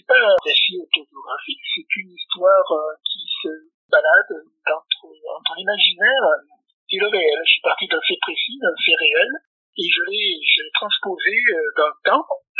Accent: Nîmes, Occitanie, France; moved away as an adult; also born or lived in Lyon region; now in Corsica, France; je suis natif de Nîmes, je suis né à Nîmes, je suis resté 27 ans dans le Gard, et puis je suis parti dans la région lyonnaise, 23 ans pour mon travail, et puis là, j'ai terminé mon travail sur la Corse, j'habite actuellement

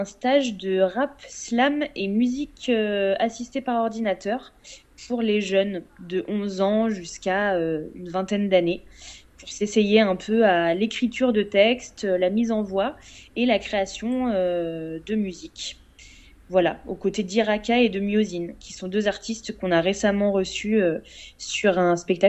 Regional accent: Nantes, Pays de la Loire, France; parce que je suis nantaise d'origine

